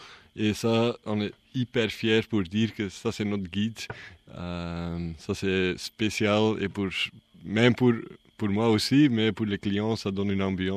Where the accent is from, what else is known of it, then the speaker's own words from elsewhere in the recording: Flanders, Belgium; now in Sagres, Portugal; Je suis belge, flamand, et j'habite en Portugal, Algarve, Sagres.